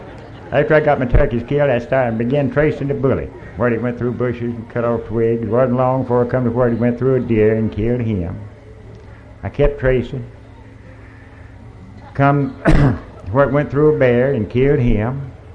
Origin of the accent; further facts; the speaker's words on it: Georgia, United States; I am from the Okefenokee Swamp, but I can't help that. I was born there in a log cabin I helped my father to build.